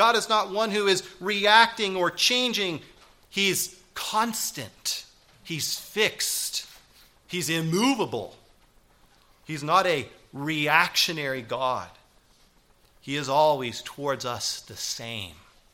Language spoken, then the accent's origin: English; Alaska, United States; born or raised there